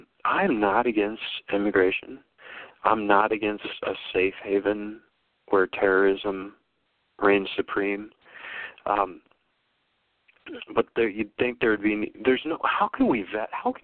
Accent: South Dakota, United States; You know, it's interesting because I'm from South Dakota, and we did some partying growing up.

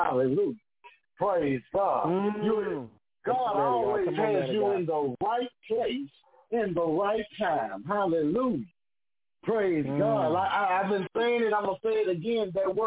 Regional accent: Houston, Texas, United States; I'm from Houston. We got hit with a bunch of hurricanes, but then FEMA came and started writing checks.

